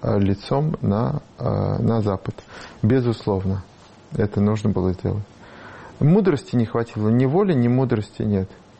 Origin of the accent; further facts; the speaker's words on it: Russia; now in Latvia; я же россиянин